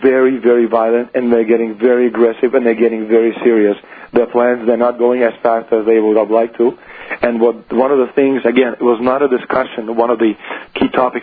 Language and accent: English; Canada; because I'm not a European citizen, I'm a Canadian citizen.